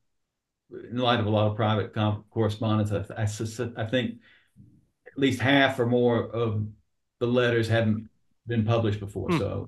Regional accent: Charlotte, North Carolina, United States; also born or lived in West Virginia; I was born in West Virginia. We didn't have a lot of money. Moved to Charlotte, North Carolina when I was about nine.

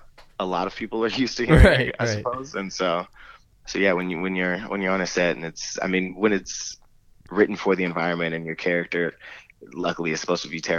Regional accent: Los Angeles, California, United States; I'm from Los Angeles, born and raised, and I kind of got into acting as a kid.

